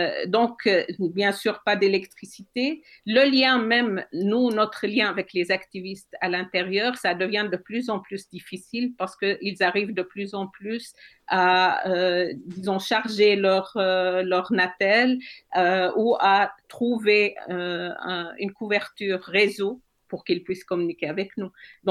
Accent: Switzerland; Mm-hmm. Je suis une Suissesse d'origine syrienne

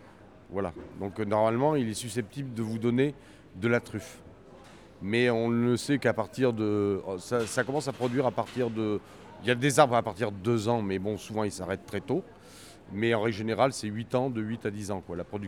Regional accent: Bergerac, Nouvelle-Aquitaine, France; Bergerac.

